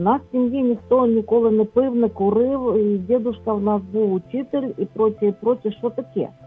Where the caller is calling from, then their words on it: Lviv, Lviv Oblast, Ukraine; Я зі Львова дзвоню.